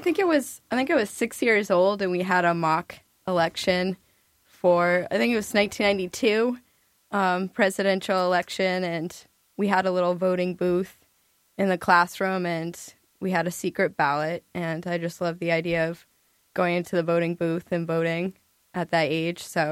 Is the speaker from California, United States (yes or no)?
no; North Berwick, Maine, United States; So I grew up in North Berwick, Maine, which is about a half hour south of Portland. I went to all the public schools down there